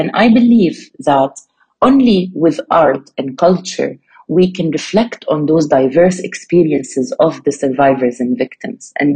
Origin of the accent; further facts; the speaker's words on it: Syria; as I said, growing up in Syria, I knew how authoritarian regime and dictatorship mainly men write history.